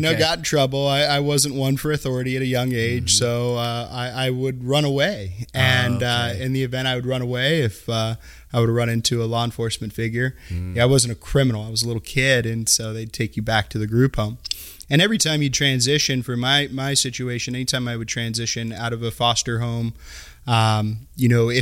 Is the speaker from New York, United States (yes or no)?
no; Carmichael, California, United States; You know, I'm a Sacramento native here, born and raised in Carmichael.